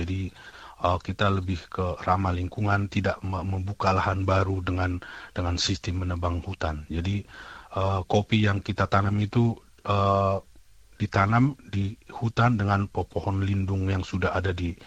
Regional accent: Tarutung, North Sumatra, Indonesia; Ya, jadi saya dari Pagar Sinondi, itu di Kecamatan Tarutung, Tapanuli Utara.

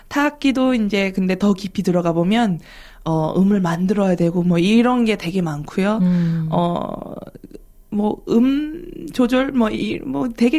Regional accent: South Korea; 한국인으로서 내가 가르쳐 줄게

